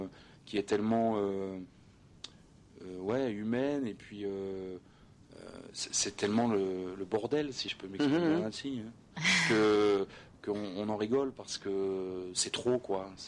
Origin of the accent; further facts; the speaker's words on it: Cayeux-sur-Mer, Hauts-de-France, France; also born or lived in Paris / Amiens; on a habité sur Paris très longtemps, sur Amiens aussi, mais moi, je suis de la baie de Somme, je suis de Cailleux, et en fait, on est revenu ici